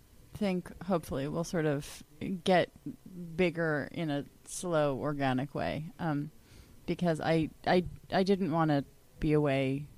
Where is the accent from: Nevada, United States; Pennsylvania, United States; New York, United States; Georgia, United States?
New York, United States; No, I'm from New York, but I cooked out there for about 2 years.